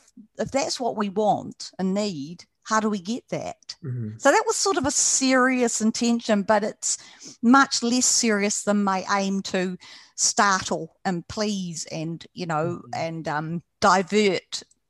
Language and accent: English; New Zealand; I'm a New Zealander, and we're relatively COVID free.